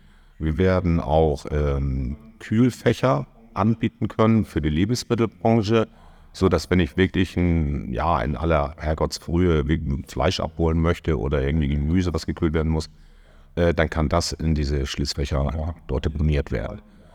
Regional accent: Kiel, Schleswig-Holstein, Germany; born there; now in Hamburg, Germany; Wenn ich ganz ehrlich bin, ich bin in Kiel geboren.

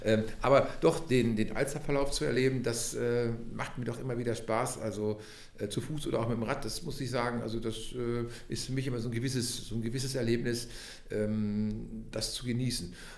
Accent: Oelde, North Rhine-Westphalia, Germany; moved away as an adult; now in Northern Germany; Ich bin nach dem Abitur zugereist nach Norddeutschland, so muss ich das sagen. Ich bin streng genommen bin ich Münsterländer.

